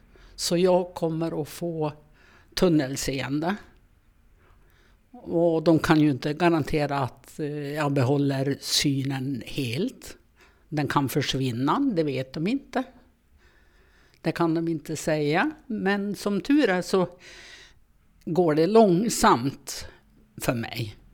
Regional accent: Luleå, Norrbotten County, Sweden; also born or lived in Stockholm; Jag är Luleåbo. Jag är född och uppvuxen i Luleå. Har bott nere i Stockholm. Och just nu som pendlar jag, bor jag både i Stockholm och här.

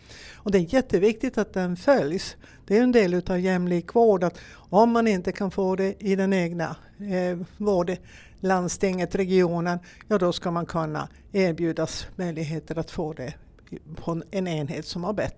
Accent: Norrbotten County, Sweden; Jag är visserligen från Norrbotten så jag har lättare att komma tillbaka och vara här.

